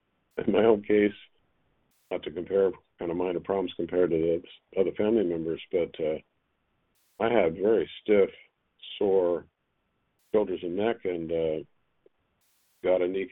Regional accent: Midwest, United States; I'm from Midwest, a son of a farm boy, actually grandson of a farm girl from the South

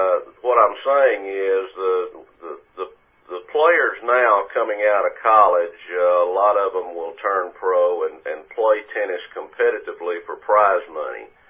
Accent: Texas, United States; accent: East Texas; Well, we both grew up in Texas. As you can tell from my accent, I'm East Texas.

